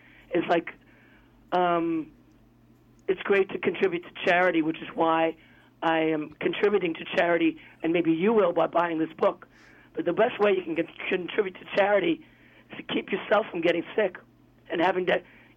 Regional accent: United States; take it from the point of view of a kid who's growing up in America in the middle of the 20th century and sees all these things happening. You know, I'm still that kid

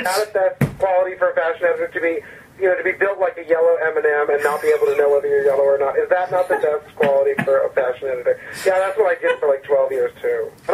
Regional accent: New Jersey, United States; First, I wouldn't tell people I was from New Jersey, and then when I came out about that.

